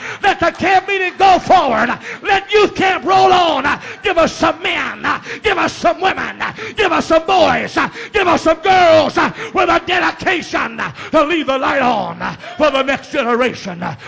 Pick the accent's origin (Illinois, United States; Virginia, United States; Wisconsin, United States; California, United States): Virginia, United States; Fairfax; I had been raised in the city all my life. I was a city slicker. I was raised down in Washington, D.C., close to the Capitol, about 12 miles from Washington, raised in Fairfax.